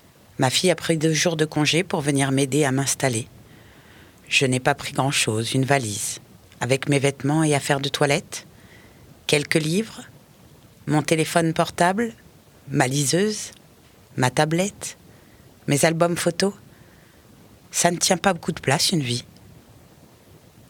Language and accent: French; Hauts-de-France, France; mais je viens du Nord. Le plat pays n'a rien à voir avec les montagnes des Bauges.